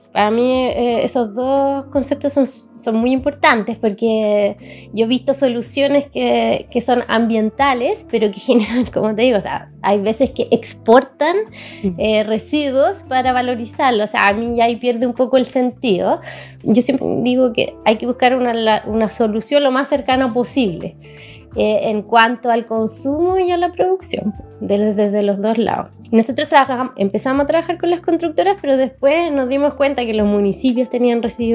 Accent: Pucón, Araucanía, Chile; Nosotros venimos de Pucón y hubo un desarrollo inmobiliario importante

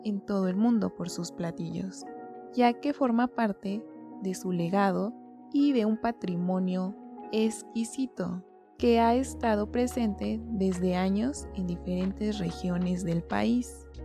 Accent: Mexico; Y por si no lo sabían, soy de México, por eso quise hablar de algo que me llamó la atención, por ser originaria de aquí.

